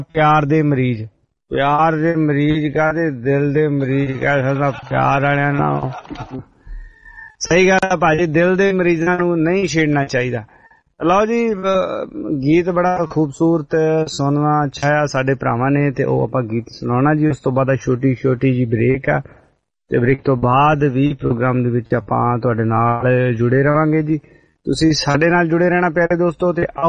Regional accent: Durangla, Punjab, India; now in Austria; ਪੰਜਾਬ ਚ ਮੇਰੇ ਪਿੰਡ ਦਾ ਨਾਮ ਹੈਗਾ ਜੀ ਦੁਰੰਗਲਾ। ਹਾਂ ਦੁਰੰਗਲਾ, ਰੰਗਲਾ ਹੋਣਾ ਪੰਜਾਬ, ਇਹ ਪਾਕਿਸਤਾਨ ਬਾਰਡਰ ਦੇ ਕੋਲ ਆ ਜੀ, ਬਾਰਡਰ ਸਾਡੇ ਪਿੰਡ ਤੋਂ ਕਿਲੋ ਕੁ ਮੀਟਰ ਦੂਰ ਆ ਸਿਰਫ

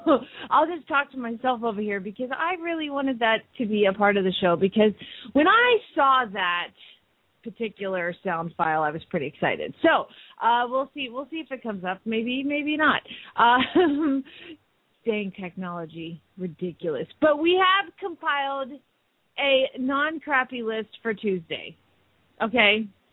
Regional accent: Phoenix, Arizona, United States; from Phoenix, Arizona.

